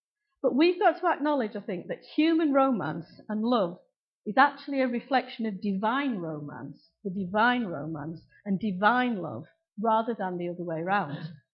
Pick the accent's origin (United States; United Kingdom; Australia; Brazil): United Kingdom; Just, you know, we're very British, aren't we?